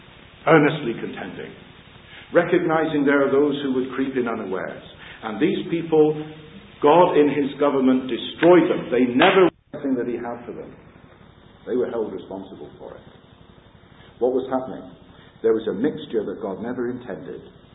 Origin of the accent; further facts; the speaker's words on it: Plymouth, South West England, United Kingdom; I remember a dear old brother in the assembly I was brought up in Plymouth.